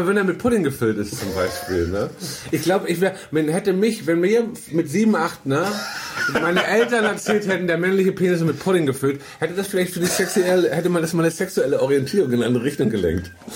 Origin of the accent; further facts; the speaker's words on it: Hamburg, Germany; Ich bin Hamburger, Alter. Und ich liebe Berlin trotzdem, aber trotzdem liebe ich auch Hamburg.